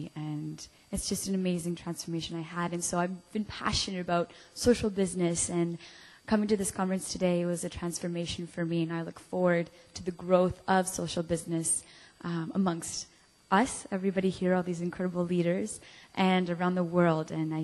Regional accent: Niagara Falls, Ontario, Canada; now in Montreal, Canada; I'm from Niagara Falls, Ontario. I just arrived at McGill University 5 weeks ago

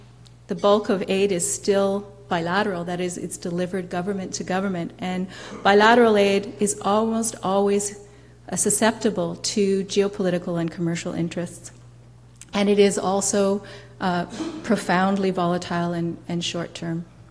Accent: Canada; I'm a Canadian

